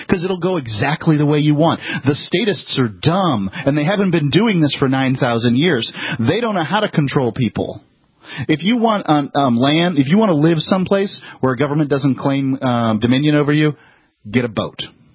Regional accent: Florida, United States; born there; moved away; Because when I was born in Florida in 1971, things were quite a bit different than they are today.

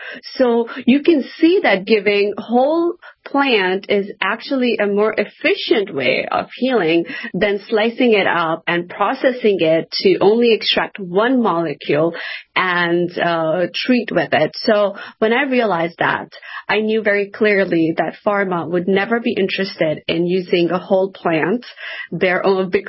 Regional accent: India; You know, I'm Indian

